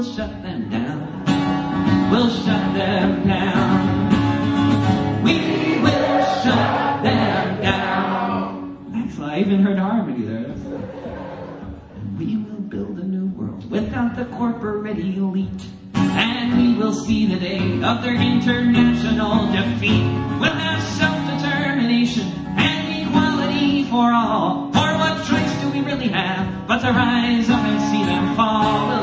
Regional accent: Boston, Massachusetts, United States; now in Olympia, United States; Now he's police chief in Boston, my hometown.

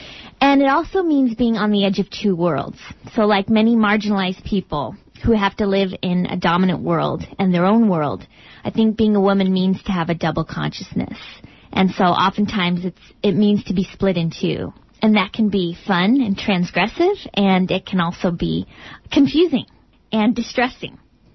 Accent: Littleton, Colorado, United States; I am 31. I'm from Littleton, Colorado, and I am a teacher and a researcher.

